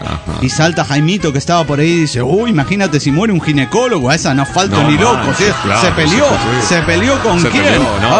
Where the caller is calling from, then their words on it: Río Colorado, Río Negro, Argentina; ¡Hola, qué tal! ¿Cómo están? … de Río Colorado, Río Negro, Argentina.